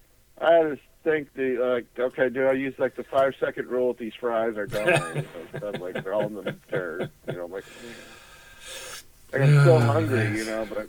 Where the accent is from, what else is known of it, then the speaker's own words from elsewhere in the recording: Indiana, United States; We're from Indiana.